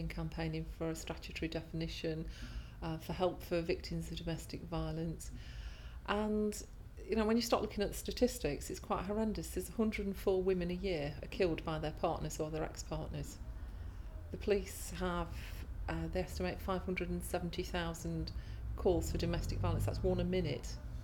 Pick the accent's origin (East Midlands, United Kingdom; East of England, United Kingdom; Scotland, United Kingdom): East Midlands, United Kingdom; Derby; My date of birth is 10/2/61, and I come from Derby.